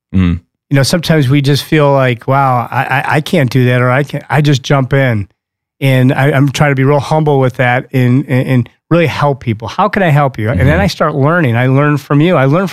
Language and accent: English; Ohio, United States; moved away as an adult; now in Michigan, United States; Nope, I grew up in Ohio. I went to the Ohio State University.